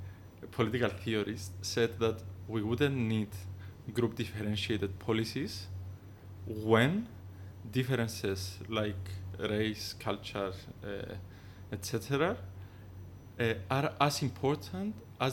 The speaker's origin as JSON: {"language": "English", "country": "Cyprus", "tie": "born or raised there", "said": "because that's not something that we comprehended in his age growing up in the Cyprus of the 90s."}